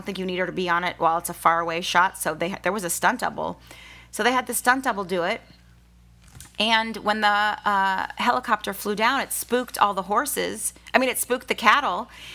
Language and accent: English; Malibu, California, United States; I mean, I grew up in Malibu, like in Topanga Canyon, and everybody had horses.